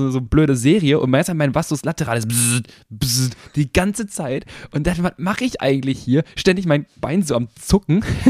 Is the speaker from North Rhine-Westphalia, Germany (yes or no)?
yes; Cologne, North Rhine-Westphalia, Germany; Als Kölner